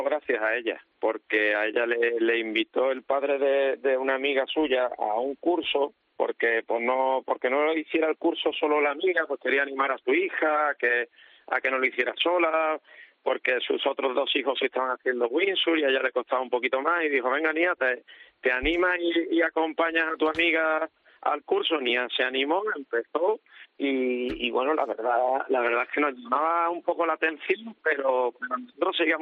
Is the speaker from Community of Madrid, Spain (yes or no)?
no; Cádiz, Andalusia, Spain; now in Tarifa, Spain; Soy de Cádiz, pero me mudé aquí en 2005.